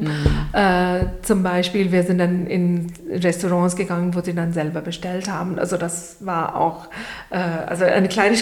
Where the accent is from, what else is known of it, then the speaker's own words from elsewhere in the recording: India; German is a second language; Ich komme aus Indien und wir haben auch also in der Schule, Uni, Englisch als unsere erste Sprache.